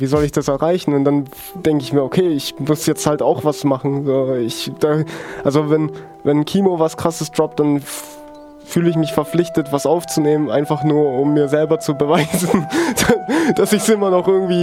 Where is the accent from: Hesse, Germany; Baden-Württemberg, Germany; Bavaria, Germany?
Baden-Württemberg, Germany; Schwäbisch Hall; Schwäbisch Hall.